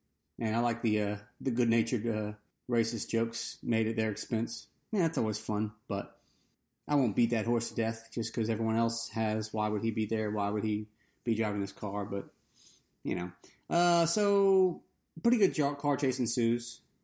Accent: Louisiana, United States; That kind of person, I'm from Louisiana. Those kind of people don't give a shit about what's going on in Thailand.

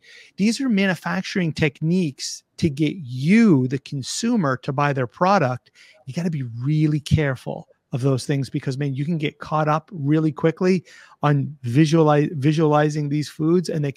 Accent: Canada; We're Canadian. I'm Canadian. I just go with it.

